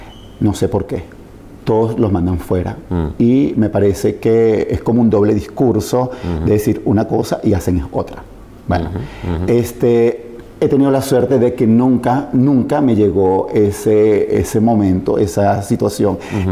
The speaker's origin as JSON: {"language": "Spanish", "town": "Barquisimeto", "region": "Lara", "country": "Venezuela", "tie": "born or raised there", "also_born_or_lived": "Caracas", "moved": "yes", "said": "yo vengo de un barrio en Barquisimeto y yo no me quedé con el barrio en la cabeza. Yo salí de Barquisimeto a Caracas a ser lo que soy hoy en día."}